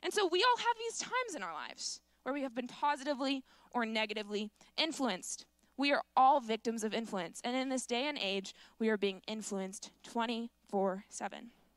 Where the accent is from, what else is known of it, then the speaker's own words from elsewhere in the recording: Washington, United States; I was born in the Totem Lake Evergreen Hospital, and that's also where I got my appendix taken out. So I've lived in this area my entire life. These are my stomping grounds.